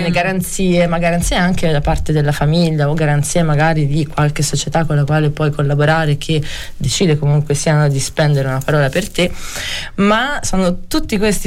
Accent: Senigallia, Marche, Italy; moved away as an adult; now in Florence, Italy; Che vengo dalle Marche, sono di Senigallia e vivo qua da 19 anni.

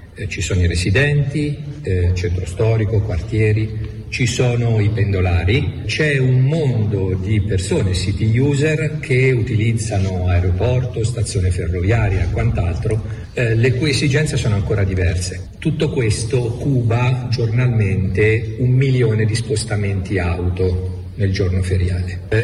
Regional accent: Umbria, Italy; La mia stazione dell'alta velocità, essendo un umbro, è Firenze.

